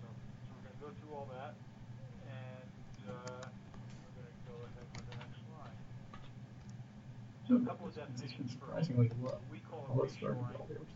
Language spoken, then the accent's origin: English; United States; And we since I'm an American, we encourage reshoring